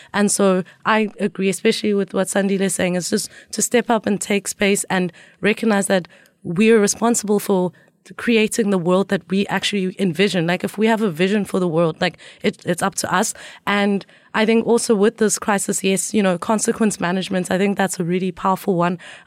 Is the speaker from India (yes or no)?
no; South Africa; being South African, being African